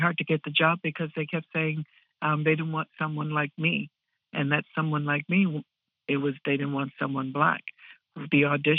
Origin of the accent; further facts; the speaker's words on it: Wickliffe, Ohio, United States; I said, hi … from Wycliffe, Ohio.